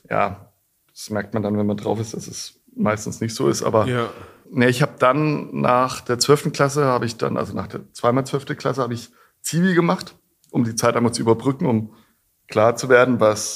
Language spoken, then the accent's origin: German; Bavaria, Germany; in der Fränkischen Schweiz, wo meine Eltern herkommen, wo ich aufgewachsen bin.